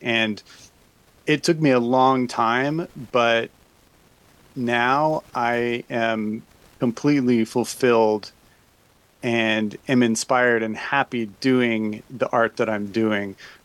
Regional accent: Utah, United States; I was actually born and raised in Utah, in the mountains, and have been doing art from a very, very early age.

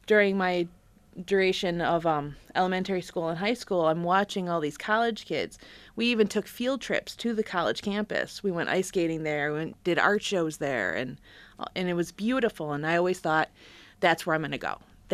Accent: Hamlin, New York, United States; also born or lived in Rochester; I started here in Rochester, and my mom decided that the area we lived in was a little dicey, so she moved us out to Hamlin. Was not impressed with that concept. My backyard was a cornfield.

